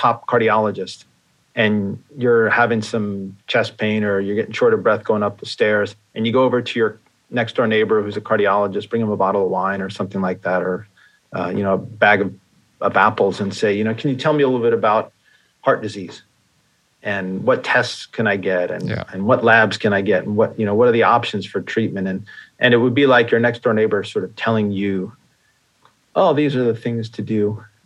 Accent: New York, United States; well, I grew up in New York and there was a furniture store, Sims

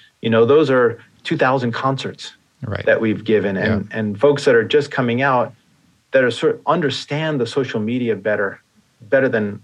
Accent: New York, United States; well, I grew up in New York and there was a furniture store, Sims

